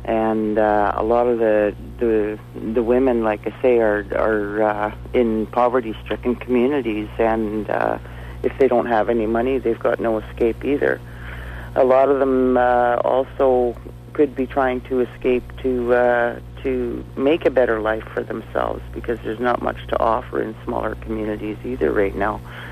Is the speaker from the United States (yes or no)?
yes; Morristown, United States; there's one that was actually put up just outside of my hometown, which would be Morristown.